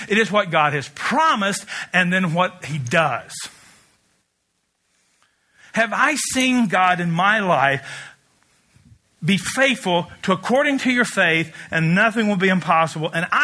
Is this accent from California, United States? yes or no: no; Wisconsin, United States; So I'm not saying that you should take my judgment, but here's a kid from, I'm from Barron County.